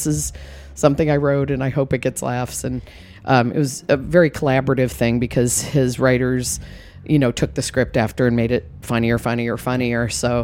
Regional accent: Midwest, United States; And I grew up in the Midwest, so it's very recognizable to me of all those kind of strange school characters

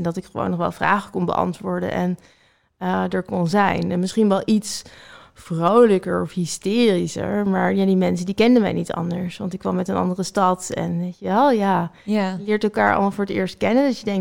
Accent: North Holland, Netherlands; Nee, je hoort wel mijn accent, hè? Ik kom een beetje uit die contraien.

